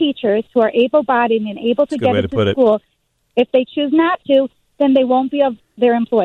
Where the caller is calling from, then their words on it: Illinois, United States; I'm also from District 113, which is Deerfield and Highland Park.